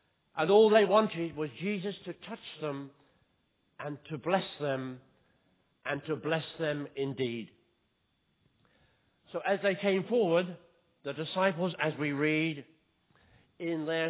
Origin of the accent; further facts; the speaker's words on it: Brighton and Hove, South East England, United Kingdom; growing up in West Sussex, down there in Brighton and Hove, by the seaside.